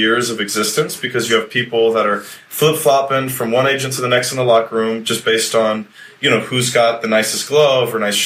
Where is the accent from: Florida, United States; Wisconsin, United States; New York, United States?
Florida, United States; Miami; I was born and raised here in Miami. I played baseball ever since I was like 4.